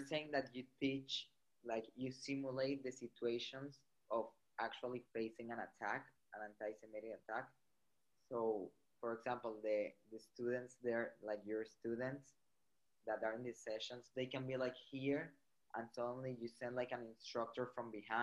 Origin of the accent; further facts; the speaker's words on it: Venezuela; now in United States; Actually, I don't see it much here in the US, but I'm from Venezuela.